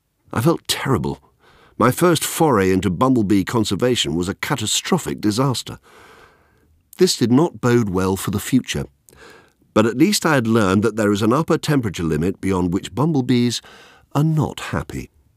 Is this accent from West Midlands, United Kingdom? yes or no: yes; West Midlands, United Kingdom; Hugely envious, I did my best to follow in his footsteps, making do with the more mundane fauna of Shropshire, starting with guinea pigs, rabbits, hamsters